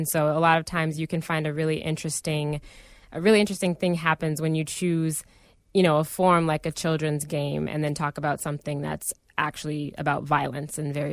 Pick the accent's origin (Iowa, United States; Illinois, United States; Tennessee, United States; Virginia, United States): Illinois, United States; Chicago; Yeah, I think growing up in Beverly definitely shaped me as a young person.